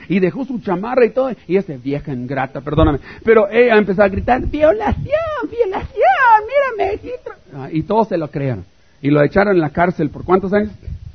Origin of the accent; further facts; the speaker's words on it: Tijuana, Baja California, Mexico; Yo vengo de Baja California, como en Tijuana, ¿no?